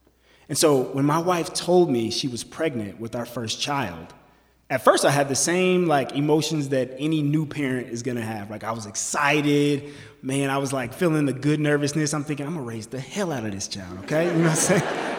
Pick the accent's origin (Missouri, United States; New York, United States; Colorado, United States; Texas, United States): Colorado, United States; Denver; I was born at St. Joseph Hospital, Denver, Colorado, the East Side. I was raised in Five Points, and I love my neighborhood.